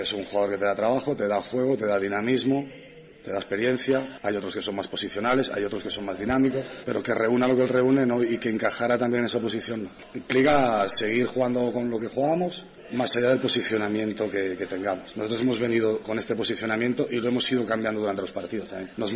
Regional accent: Aragon, Spain; Para mí siempre es especial ir a Zaragoza, porque es mi tierra, es mi casa, soy lo que soy gracias a ellos, porque si no me hubieran ido a buscar a mi pueblo en su día

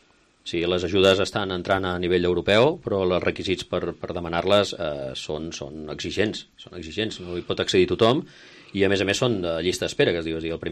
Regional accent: Girona, Catalonia, Spain; perquè sóc gironí i ho penso així

